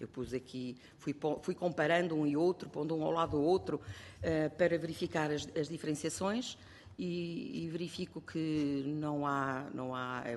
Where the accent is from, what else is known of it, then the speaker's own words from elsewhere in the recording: Vila Real, Portugal; a gente olha à nossa volta em Vila Real, sou de Vila Real, olha à minha volta